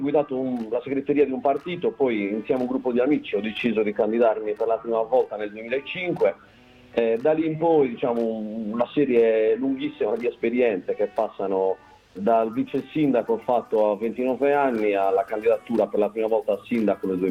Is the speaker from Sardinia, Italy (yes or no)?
yes; Osilo, Sardinia, Italy; also born or lived in Sassari; Dovrei rispondere che sono nato ad Osilo, invece sono nato a Sassari come la maggior parte degli osilesi nati dopo gli anni 70, ma diciamo che dopo tre o quattro giorni mi sono subito trasferito ad Osilo e ci vivo sino ad oggi.